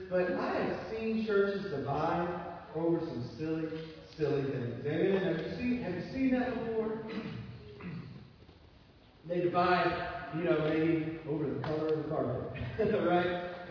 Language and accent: English; Livingston, Louisiana, United States; This applies to Pine Grove Baptist Church where I grew up in Livingston, Louisiana.